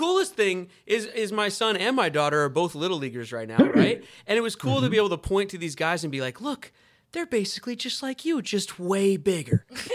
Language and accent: English; Denver, Colorado, United States; I grew up in Denver.